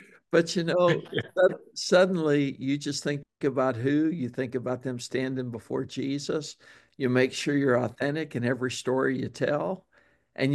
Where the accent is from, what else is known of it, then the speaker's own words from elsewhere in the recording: Pittsburgh, Pennsylvania, United States; He's a Pittsburgh Steelers fan. He knows I come from Pittsburgh.